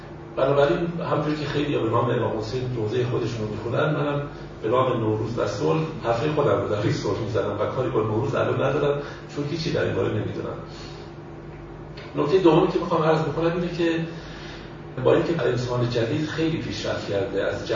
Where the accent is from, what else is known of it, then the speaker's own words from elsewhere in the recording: Iran; اجالتا ما چون ایرانی هستیم در باید ایران فعلا صحبت میکنیم